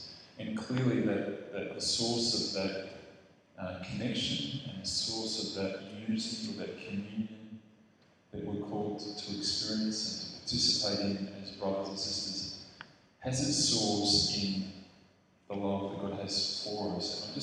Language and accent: English; Wollongong, New South Wales, Australia; I'm from Wollongong. I'm married, one wife, four kids, and beautiful, you know, very, very blessed with my family, and have been living in Wollongong for the last 10 or so years.